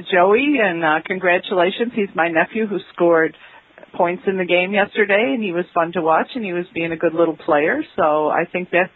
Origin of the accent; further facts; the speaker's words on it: Wheeling, Illinois, United States; from Wheeling, Illinois.